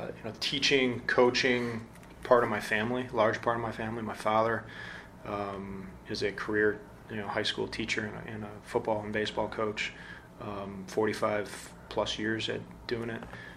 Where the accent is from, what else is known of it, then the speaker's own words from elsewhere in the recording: Midwest, United States; because I came from the Midwest. I mean, we played a lot of baseball